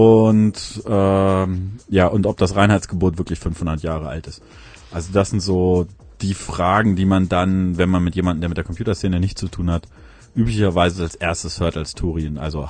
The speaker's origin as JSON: {"language": "German", "region": "Northern Germany", "country": "Germany", "said": "ich komme aus Norddeutschland"}